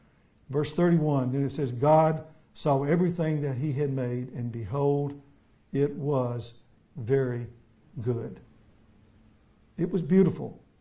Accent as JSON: {"language": "English", "region": "Mississippi", "country": "United States", "said": "didn't help that I told them I was from Mississippi originally."}